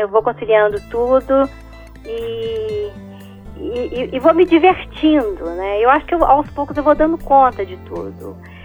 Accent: Minas Gerais, Brazil; Sou mineira moderna.

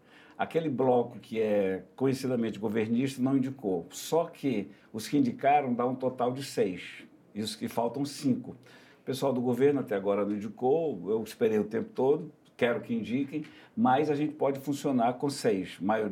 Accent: Amazonas, Brazil; Eu, que sou do Amazonas

